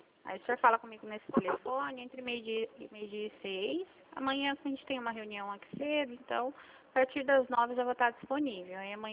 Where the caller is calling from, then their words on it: Presidente Prudente, São Paulo, Brazil; Eu falo de Presidente Prudente, São Paulo